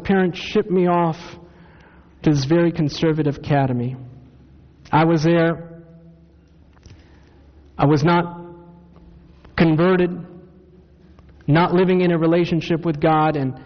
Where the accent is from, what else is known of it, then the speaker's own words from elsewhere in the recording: Takoma Park, Maryland, United States; also born or lived in Silver Spring / Hagerstown; Grew up in Adventist communities. I tell people I was born in Tacoma Park, Maryland, Washington Adventist Hospital. Then we moved to Silver Spring next to the General Conference. Then we moved to Hagerstown.